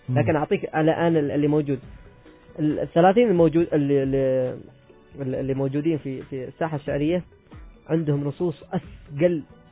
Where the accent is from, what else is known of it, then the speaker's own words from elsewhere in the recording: Oman; انا اذا كتبت القصيده العمانيه وانا عماني